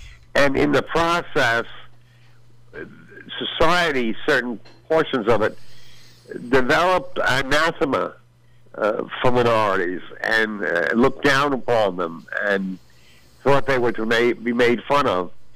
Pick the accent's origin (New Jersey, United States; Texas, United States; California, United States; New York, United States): New York, United States; I saw it in the Navy, which was some time ago, the prejudice against me as a New Yorker